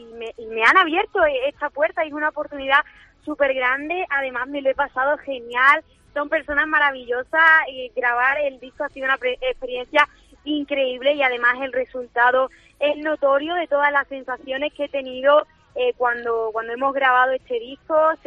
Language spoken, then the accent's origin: Spanish; San Pedro de Alcántara, Andalusia, Spain; Pues mira, concretamente no soy de Málaga provincia, soy de San Pedro de Alcántara, Marbella.